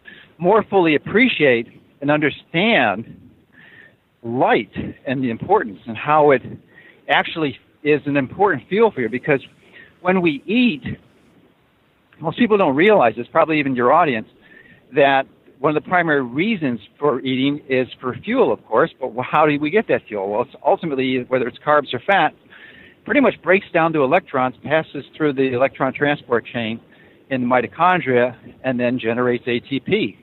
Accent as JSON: {"language": "English", "town": "Chicago", "region": "Illinois", "country": "United States", "tie": "born or raised there", "moved": "as an adult", "said": "I was born and raised in Chicago, went to kindergarten to postgraduate residency training, all within the city limits. So it's hard to be more of a Chicagoan, native Chicagoan than that."}